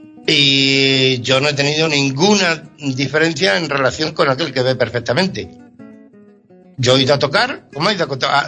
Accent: Extremadura, Spain; se exponen las raíces, orígenes, digamos, cómo somos los extremeños

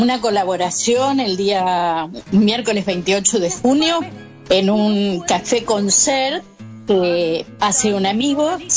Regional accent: Buenos Aires, Argentina; Yo no podría para nada vivir en Buenos Aires, ¿no? Porque soy de Buenos Aires

